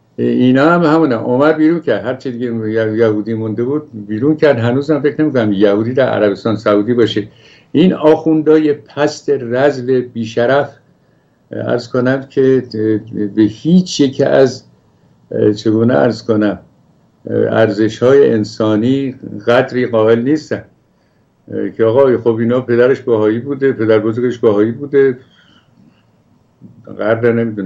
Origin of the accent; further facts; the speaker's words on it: Iran; ما در واقع محیط گوشتخوری به دنیا اومدیم مثل بقیه ایرانی ها